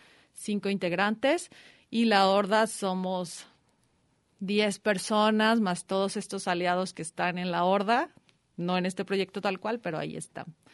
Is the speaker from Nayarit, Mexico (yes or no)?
yes; Nayarit, Mexico; en la zona de costa, yo soy de Nayarit